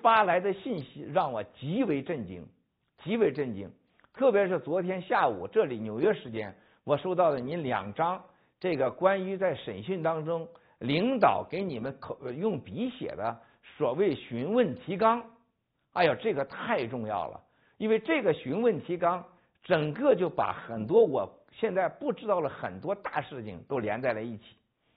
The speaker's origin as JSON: {"language": "Chinese", "country": "China", "said": "而且犯了我们中国人在世界上所有人都认为的毛病"}